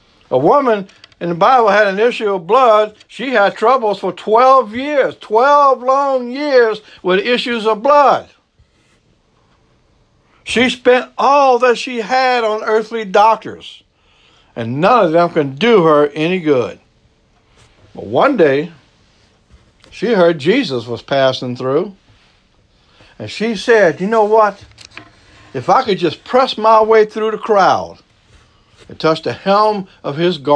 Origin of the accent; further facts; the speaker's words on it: Louisiana, United States; accent: Cajun; I know some people make fun of my accent. I'm an old Cajun boy down south.